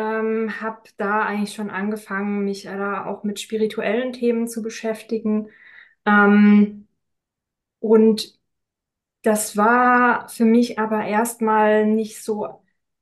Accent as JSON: {"language": "German", "region": "Rhineland-Palatinate", "country": "Germany", "tie": "born or raised there", "said": "ich bin 36 Jahre alt, ich komme gebürtig aus dem Rheinland-Pfalz, bin da sehr ländlich und schön aufgewachsen und mich hat es dann irgendwann in die Stadt gezogen."}